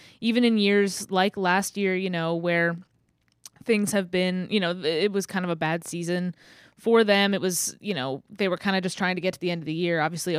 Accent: Fayetteville, United States; I grew up in Fayetteville, and I went to Mizzou.

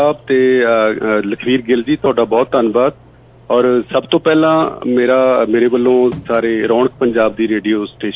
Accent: Raipur, Punjab, India; ਸ਼ੁਰੂ ਚ ਮੇਰੇ ਪਿੰਡ ਤੇ ਮੈਂ ਰਾਏਪੁਰ ਪਿੰਡ ਮੇਰਾ ਇੱਥੇ ਸਕੂਲ ਸੀਗਾ ਪੰਜਵੀਂ ਤੱਕ ਮੈਂ ਇੱਥੇ ਪੜ੍ਹਿਆ

